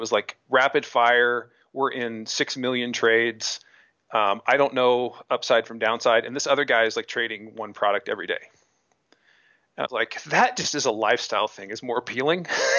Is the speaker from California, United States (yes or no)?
no; Indiana, United States; Even though I grew up in Indiana, I wasn't in Chicago.